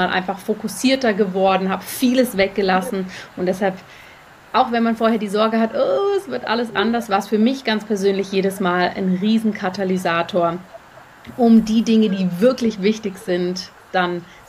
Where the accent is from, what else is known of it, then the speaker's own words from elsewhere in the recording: Germany; now in Zurich, Switzerland; Wir wohnen in Zürich, das ist meine Wahlheimat. Ich bin ursprünglich in Deutschland aufgewachsen, wohne hier mit meinem Mann und meinen zwei Kindern.